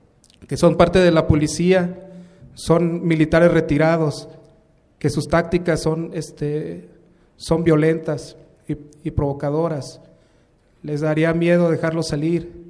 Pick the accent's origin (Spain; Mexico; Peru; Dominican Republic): Mexico; Sayula; nosotros venimos de Sayula